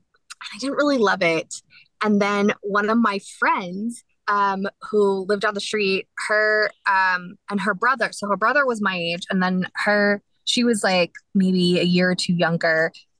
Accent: Dallas, Texas, United States; born there; Yes, I was born in Dallas.

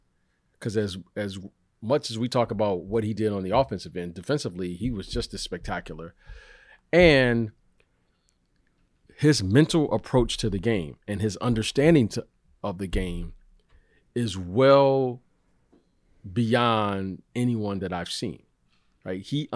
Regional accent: Detroit, Michigan, United States; But back then, you know, I grew up in Detroit, right?

